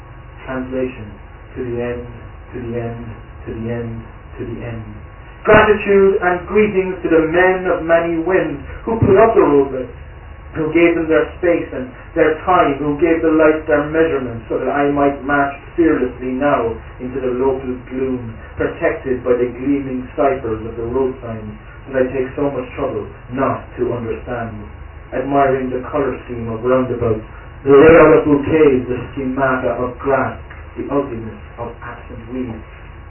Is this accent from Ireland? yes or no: yes; Ireland; I grew up in Clon, which has like 2,500 people and 40 pubs